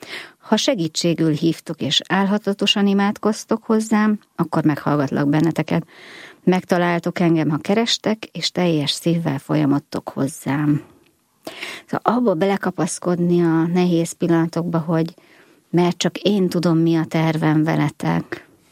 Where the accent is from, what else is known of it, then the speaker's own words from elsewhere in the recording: Makó, Csongrád-Csanád, Hungary; Makón nőttünk föl